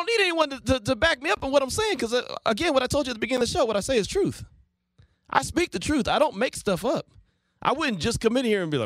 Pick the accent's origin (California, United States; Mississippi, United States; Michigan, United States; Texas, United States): Texas, United States; I came from Texas. I know. I know Cowboy fans.